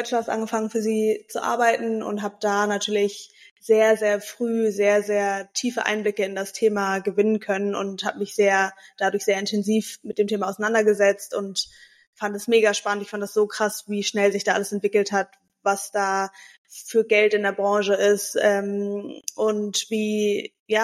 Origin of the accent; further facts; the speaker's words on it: Hamburg, Germany; born there; Also, ich bin in Hamburg geboren und lebe auch tatsächlich noch in Hamburg, beziehungsweise zwischen Hamburg und Mallorca inzwischen.